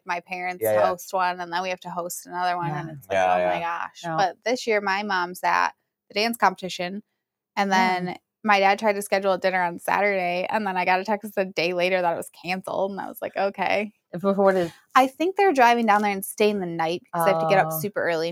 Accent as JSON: {"language": "English", "town": "Fenton", "country": "United States", "said": "So I have to be like really cognizant, just because we're from Fenton."}